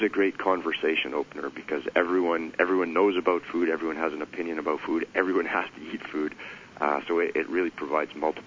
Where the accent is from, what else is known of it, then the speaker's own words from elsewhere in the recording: Alberta, Canada; I grew up in Alberta eating a tremendous amount of beef as a child because my uncle had a cattle ranch.